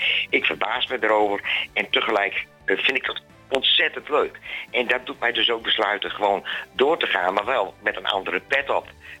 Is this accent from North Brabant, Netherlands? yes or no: no; Leeuwarden, Friesland, Netherlands; born there; En Leeuwarden, ja, dat is voor mij... dat is de stad waar ik geboren ben.